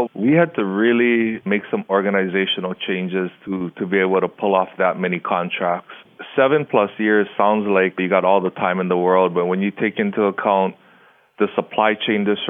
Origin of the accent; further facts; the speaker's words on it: United States; You can tell I'm American because I'm the only type of person that's going to get that excited about roads.